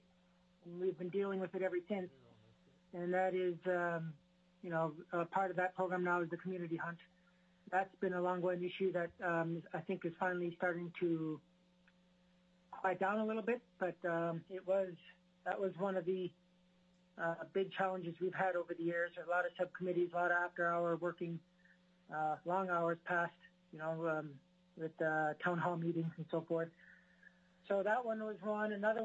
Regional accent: Alaska, United States; also born or lived in McGrath; now in Bethel, United States; I was born and raised in Alaska on the Kuskokwim River. I lived in McGrath for 20 years and most currently Bethel for the last 30 years.

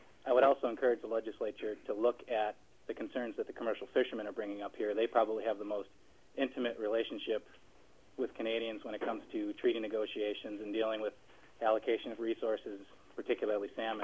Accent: Great Lakes, United States; I grew up on the Great Lakes, and there were a lot of IJC issues that came up

